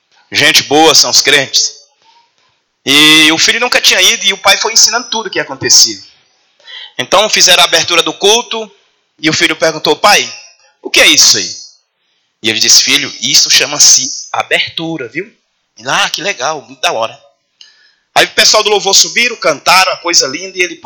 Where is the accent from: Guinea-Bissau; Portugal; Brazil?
Brazil; Piauí; moved away; Eu, quando saí do Piauí, nós pegamos, viemos de carro até Brasília. E de Brasília pegamos o voo até São Paulo.